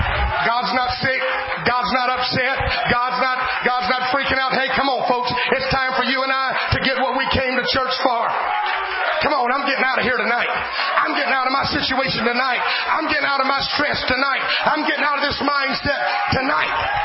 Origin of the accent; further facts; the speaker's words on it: Louisiana, United States; I'm from Franklin Parish, Louisiana. We don't have people like that there.